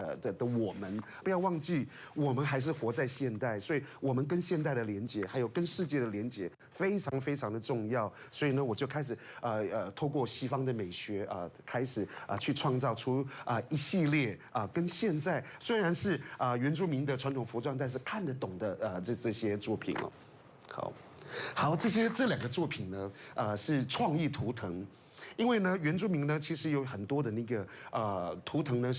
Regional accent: Yuli, Hualien County, Taiwan; 我来自花莲玉里马太林部落，在193县美丽的花东纵谷。

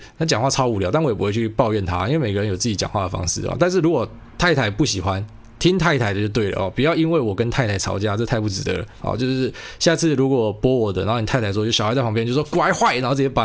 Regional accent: Taiwan; 我是台湾人比较特别，我真的觉得是台湾人比较特别

